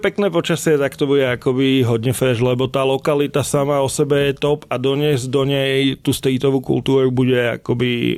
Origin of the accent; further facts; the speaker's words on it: Bratislava, Bratislava Region, Slovakia; že som Bratislavčan, fakt mám Bratislavu rád